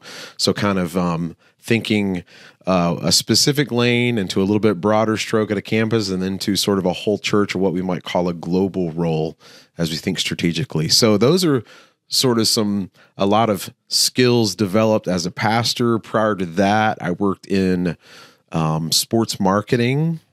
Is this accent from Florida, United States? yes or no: yes; Florida, United States; I'm from Central Florida, so very, very populated, lots of tourists.